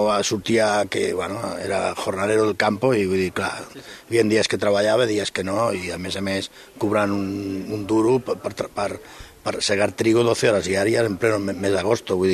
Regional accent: Jaén, Andalusia, Spain; Catalan is a second language; som de Jaén, però també a l'estat tan a prop de Granada hi ha una barreja de manera de construir frases molt...

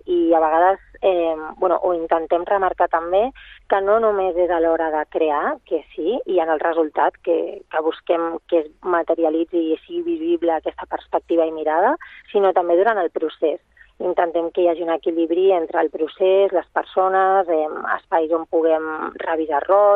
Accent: Catalonia, Spain; que som, la Iris i jo som d'aquí, som catalanes.

